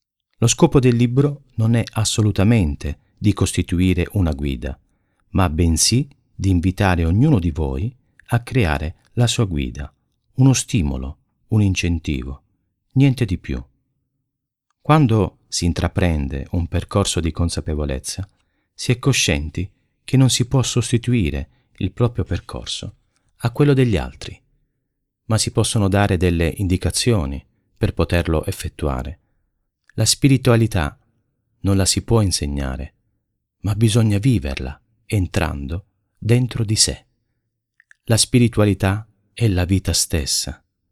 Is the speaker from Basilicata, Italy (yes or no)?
yes; Policoro, Basilicata, Italy; born there; Sono nato in Basilicata, a Policoro, provincia di Matera. Una terra alquanto sconosciuta, un crocevia che permette la comunicazione con il profondo sud e il resto d'Italia.